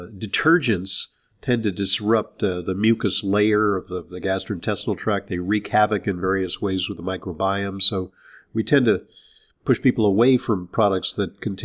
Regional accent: Los Angeles, California, United States; I'm from Los Angeles. I grew up there.

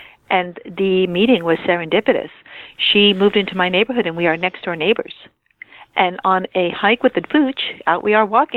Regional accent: New York, United States; Indeed, I'm a New Yorker, now transplanted Californian

